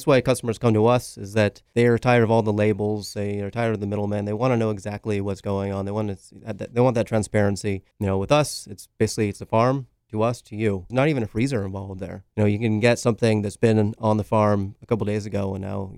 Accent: California, United States; I grew up in California. My wife's from upstate New York.

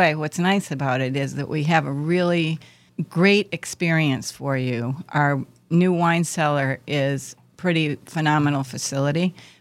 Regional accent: Ireland; I'm Irish.

